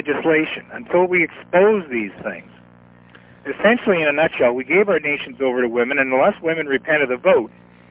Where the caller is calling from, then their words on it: Toronto, Ontario, Canada; Yeah, hi. I'm calling from Toronto.